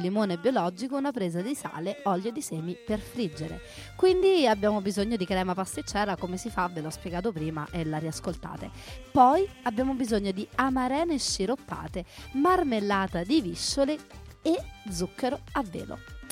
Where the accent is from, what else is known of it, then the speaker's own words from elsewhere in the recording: Rome, Lazio, Italy; perché sono romana.